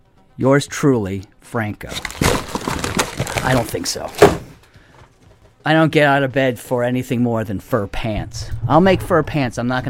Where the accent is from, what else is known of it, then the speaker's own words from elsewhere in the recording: Rhode Island, United States; I'm from Rhode Island. That's right.